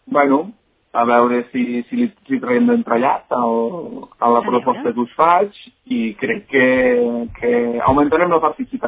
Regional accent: Vimbodí, Catalonia, Spain; also born or lived in Lleida

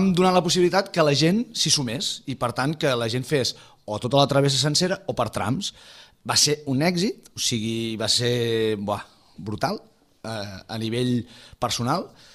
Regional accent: Montblanc, Catalonia, Spain; jo sóc de Montblanc, no? I la meva parella és de Móra la Nova.

